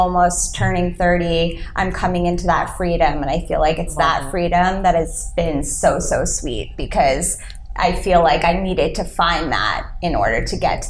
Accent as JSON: {"language": "English", "region": "New York", "country": "United States", "tie": "born or raised there", "said": "I mean, I am born and raised in New York. I grew up in a very traditional Italian Jewish family."}